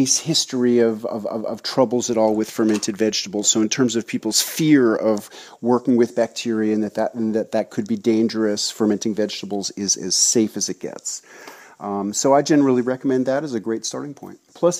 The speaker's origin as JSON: {"language": "English", "town": "New York City", "region": "New York", "country": "United States", "tie": "born or raised there", "said": "my initial interest in fermentation actually stems from, you know, a childhood growing up in New York City loving sour pickles."}